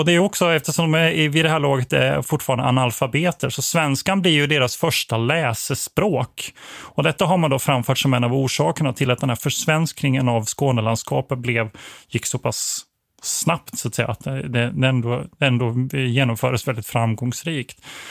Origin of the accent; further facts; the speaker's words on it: Växjö, Kronoberg County, Sweden; also born or lived in Blekinge; jag vet själv som uppvuxen i det här området, jag är född i Växjö och spenderat mycket tid i Blekinge